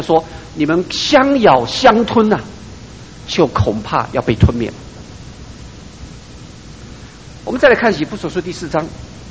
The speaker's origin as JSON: {"language": "Chinese", "country": "China", "said": "我们中国人啊都是一盘散沙，打不过他们。"}